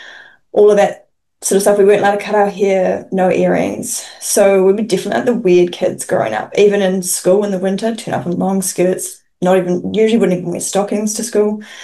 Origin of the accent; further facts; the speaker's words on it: New Plymouth, Taranaki, New Zealand; I grew up in Taranaki, a little place called New Plymouth, with my parents.